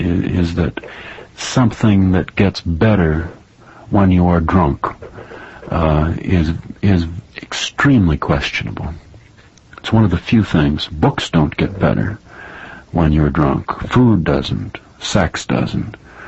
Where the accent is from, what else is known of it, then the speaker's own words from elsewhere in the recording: Minnesota, United States; Cable television has not really made a big dent in Minnesota, and it has not arrived in my hometown.